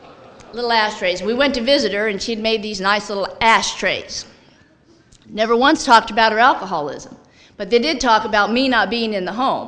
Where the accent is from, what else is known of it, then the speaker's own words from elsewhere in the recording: San Francisco, California, United States; I grew up in San Francisco, you know, I mean, by now I'm 12, 13 years old